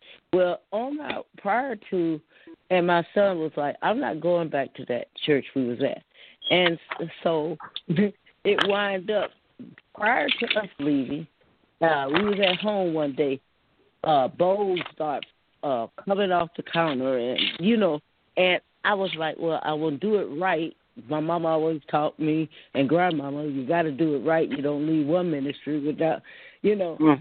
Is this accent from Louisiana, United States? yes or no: no; Georgia, United States; I was from Georgia, so I was hugged.